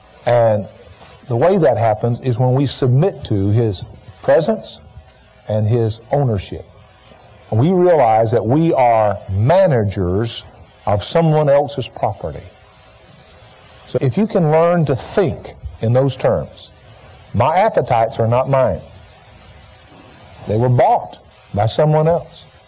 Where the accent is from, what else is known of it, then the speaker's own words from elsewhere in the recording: Alabama, United States; I grew up in Alabama, as many of you know, and I grew up in the era when George Wallace was running for office